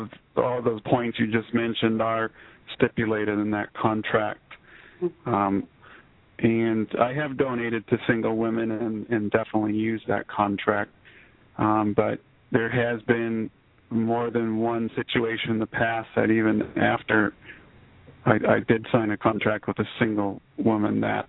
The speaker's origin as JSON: {"language": "English", "region": "Bible Belt", "country": "United States", "tie": "born or raised there", "said": "I grew up in the Bible Belt and really familiar with the church. I spent 18 years pretty immersed, the son of a preacher."}